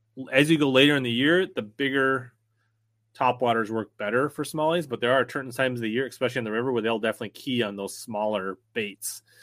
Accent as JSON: {"language": "English", "region": "Minnesota", "country": "United States", "said": "Me, I'm from Minnesota, but I do fish lacrosse and places like that. And so we're neighbors to Wisconsin."}